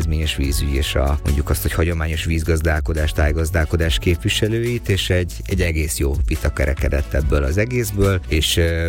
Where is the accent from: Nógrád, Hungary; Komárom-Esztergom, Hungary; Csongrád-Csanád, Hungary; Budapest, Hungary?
Csongrád-Csanád, Hungary; Szeged; Szegediként Tisza forrásához eljutni nyilván egy óriási dolog